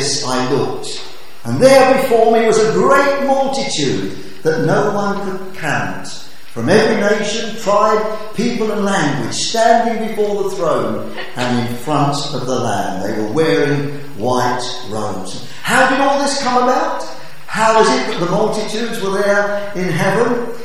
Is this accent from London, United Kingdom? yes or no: yes; London, United Kingdom; We grew up in London